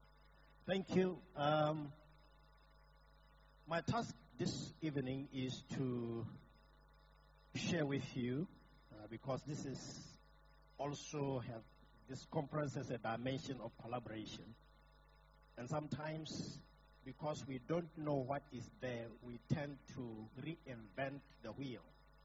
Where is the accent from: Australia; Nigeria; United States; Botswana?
Botswana; now in Nairobi, Kenya; I am a citizen of Africa, but I'm from Botswana. Now residing in Nairobi, Kenya, on the assignment.